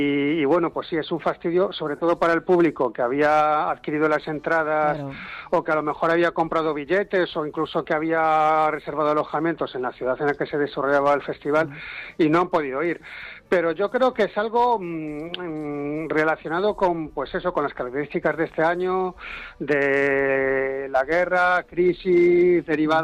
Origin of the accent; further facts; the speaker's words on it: A Coruña, Galicia, Spain; Yo de Coruña, sí.